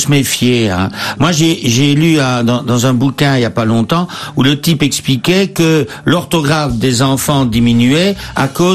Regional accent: Belgium; Alors c'est un peu en tant que Belge, parce qu'en Belgique ça serait impensable

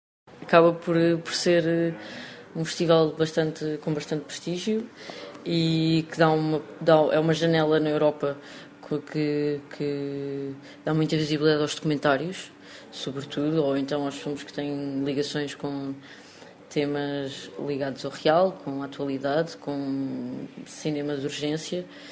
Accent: Vila Franca de Xira, Lisbon, Portugal; mostra a minha terra, mostra uma parte da minha terra que é junto ao Rio Tejo, que é uma zona que eu acho absolutamente incrível e que é linda

